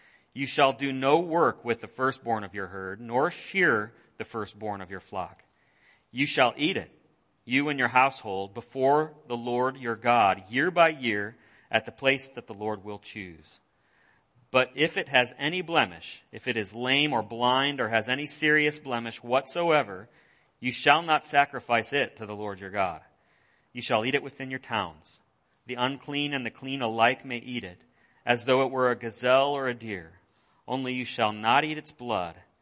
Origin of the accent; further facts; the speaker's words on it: Northern US, United States; I grew up in the North.